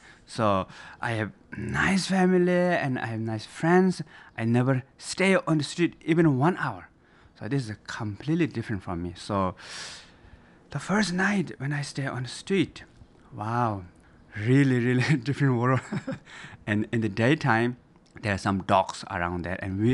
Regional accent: Nepal; born there; English is a second language; I was born in Nepal, right in the middle of the Himalaya mountains, very nice environment

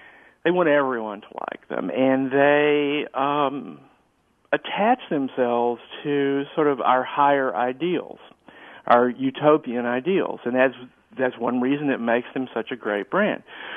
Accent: Texas, United States; yeah, I grew up in Texas, and the if you said I want a Coke, it could mean a Pepsi, it could mean anything.

